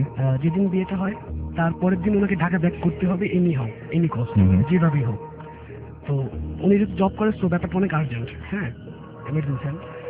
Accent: Khulna, Khulna Division, Bangladesh; born or raised there; now in Dhaka, Bangladesh

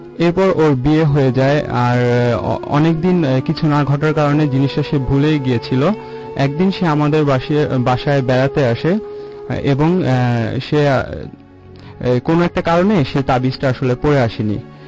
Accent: Mirpur, Dhaka Division, Bangladesh; মিরপুর থেকে এসেছি।

